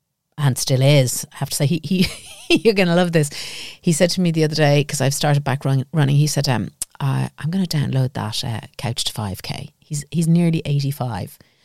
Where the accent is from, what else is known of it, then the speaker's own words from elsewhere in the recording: Ballyshannon, County Donegal, Ireland; born there; I was born in Ballyshannon, and the hospital at the time was run by nuns.